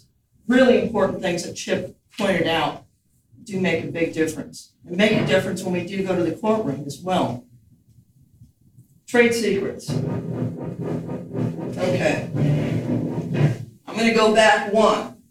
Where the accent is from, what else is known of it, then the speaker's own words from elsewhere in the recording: California, United States; moved away as an adult; now in Texas, United States; I came here from California as soon as I could after graduating from law school. Married a Texan